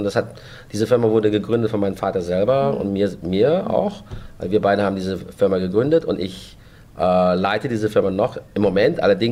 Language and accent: German; Germany; Ich bin an sich in Deutschland geboren, aufgewachsen, ja. Habe meine gesamte Schullaufbahn, Universität in Deutschland besucht